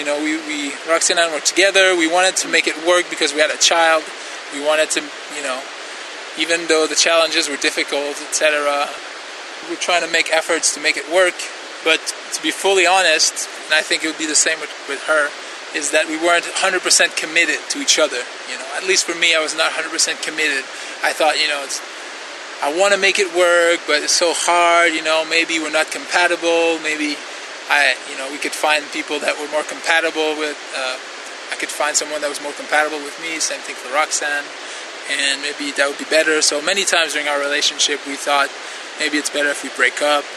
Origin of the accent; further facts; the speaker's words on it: Quebec, Canada; I'm from Quebec, Canada. I'm 26 years old.